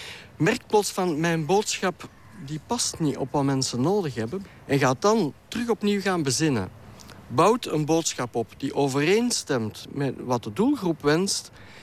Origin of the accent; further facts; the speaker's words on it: Belgium; ik ben uit België